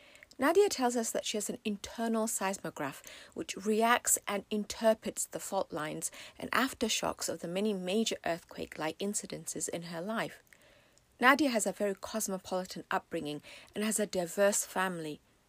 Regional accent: England, United Kingdom; also born or lived in Dhaka; now in United States; I was born in Dhaka, Bangladesh, grew up in England and moved to the States to go to university. When I'm in the States, I think of England as home, even though I actually have lived much longer in the States than I ever did in England.

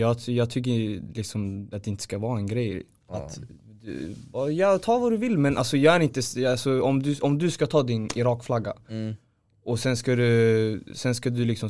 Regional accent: Iran; now in Sweden; Hellre Sverige än fucking... Iran. Chicago, eller fucking mitt hemland, Iran alltså.

